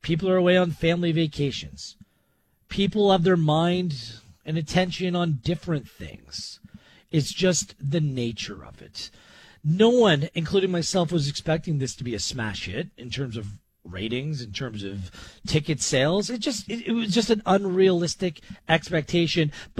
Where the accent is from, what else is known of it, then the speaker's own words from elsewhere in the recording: Hamilton, Ontario, Canada; I was born in Hamilton, first off. And as someone from Hamilton, that wouldn't bother me whatsoever.